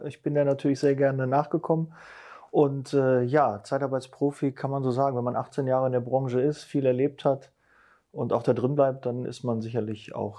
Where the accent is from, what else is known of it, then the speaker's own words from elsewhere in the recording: Bochum, North Rhine-Westphalia, Germany; Ja, ich komme aus dem Pott, bin in Bochum geboren